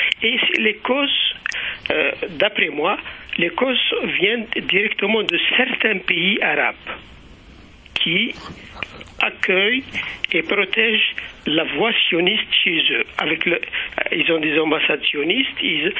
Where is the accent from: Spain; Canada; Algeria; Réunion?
Algeria; je suis algérien